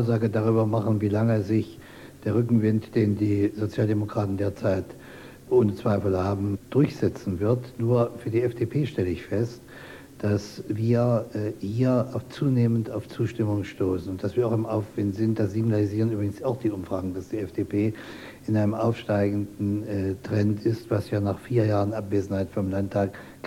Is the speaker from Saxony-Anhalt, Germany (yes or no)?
yes; Saxony-Anhalt, Germany; Und deshalb setze ich mich auch in meinem Heimatland so stark ein dafür